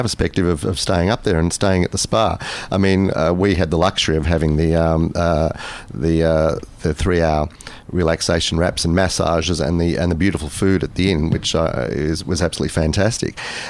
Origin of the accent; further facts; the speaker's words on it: Doreen, Victoria, Australia; Well, we're from Doreen in northeastern suburbs of Melbourne, so northeastern suburb